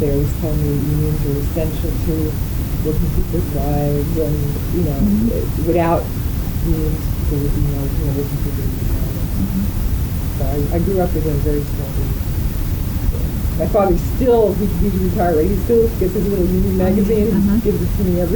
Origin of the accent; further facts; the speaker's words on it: Greenville, New Jersey, United States; born there; I was born in Greenville, New Jersey in 1954.